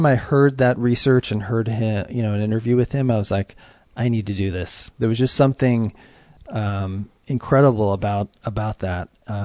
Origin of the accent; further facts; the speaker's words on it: Boulder, Colorado, United States; I grew up in Boulder, Colorado.